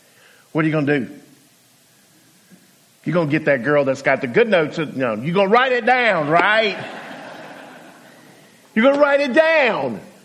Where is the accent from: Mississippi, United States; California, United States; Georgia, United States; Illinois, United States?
Georgia, United States; now in Alabama, United States; 22 years ago, I came from Georgia to Alabama. I didn't make or wasn't made in Alabama.